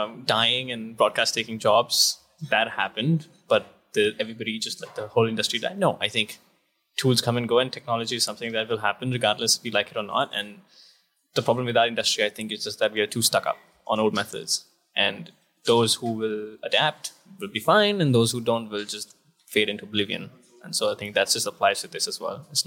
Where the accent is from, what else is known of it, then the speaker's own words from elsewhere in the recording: New Delhi, Delhi, India; moved away as an adult; From India. So I was born and raised in New Delhi, and I was always a computer science guy.